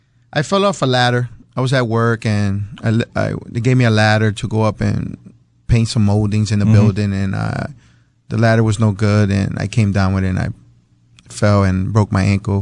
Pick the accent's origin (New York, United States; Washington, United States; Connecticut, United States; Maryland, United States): Connecticut, United States; Bridgeport; You know, I was born and raised in Bridgeport, 48 years old.